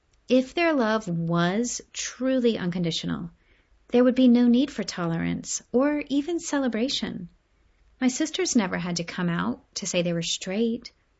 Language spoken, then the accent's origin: English; Columbus, Ohio, United States; My family elides my sexuality during my annual visit back to my hometown of Columbus, Ohio.